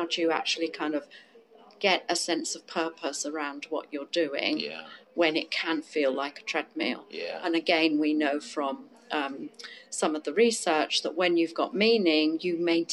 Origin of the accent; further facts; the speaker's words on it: United Kingdom; You know, as a Brit, we suppress that.